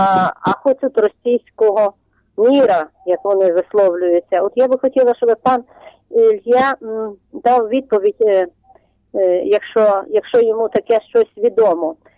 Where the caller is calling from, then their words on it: Lviv Oblast, Ukraine; Львівщина.